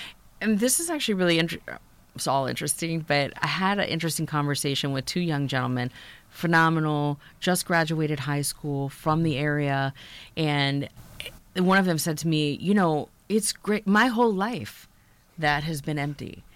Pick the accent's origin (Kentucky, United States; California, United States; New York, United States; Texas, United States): Kentucky, United States; Louisville; born or raised there; also born or lived in Fort Knox